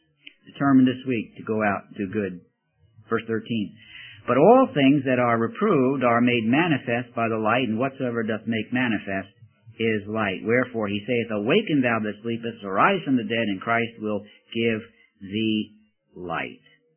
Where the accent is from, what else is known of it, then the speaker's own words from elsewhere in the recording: Coney Island, New York, United States; And one of the things about growing up in Coney Island with all of the lights, the glitter of the Ferris wheels and the loop-the-loops and everything else, and steeplechase.